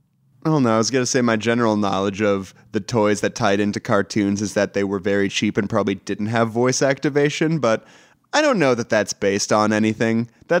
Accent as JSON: {"language": "English", "region": "Texas", "country": "United States", "said": "I'm from Texas."}